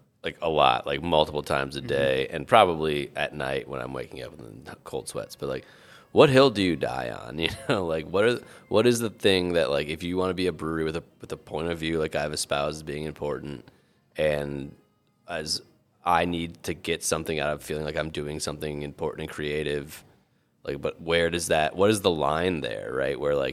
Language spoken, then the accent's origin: English; New England, United States; like I grew up in New England.